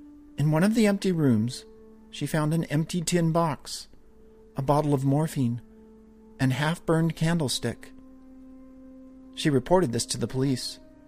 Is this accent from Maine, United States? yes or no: no; New Hampshire, United States; now in Washington State, United States; I currently live in Washington State, due to the military, but I grew up in New Hampshire.